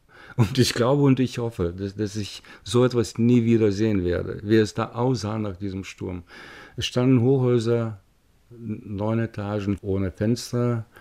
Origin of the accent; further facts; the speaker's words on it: Lithuania; Ich habe nie gesagt, meine Heimat Sowjetunion, meine Heimat war Litauen.